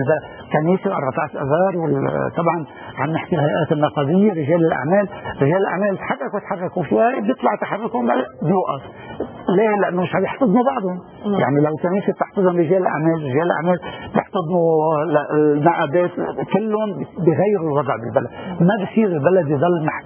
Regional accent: Lebanon; أنا كمواطن لبناني

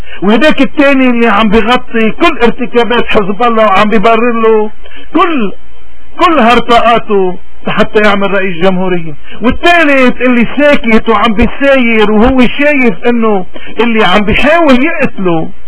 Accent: Lebanon; من هون انت يا لبناني، نحن كلبنانيين بدنا نكون اذا فعلا مؤمنين بلبنان

